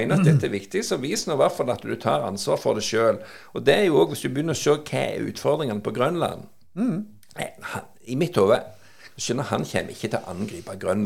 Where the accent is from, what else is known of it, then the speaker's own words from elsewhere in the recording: United States; Men igjen, sitter vi som amerikaner, så kan vi forstå det på en annen måte.